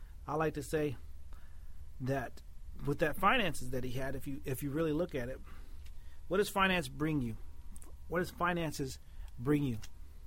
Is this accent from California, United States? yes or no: no; Texas, United States; You can tell I'm a Texan.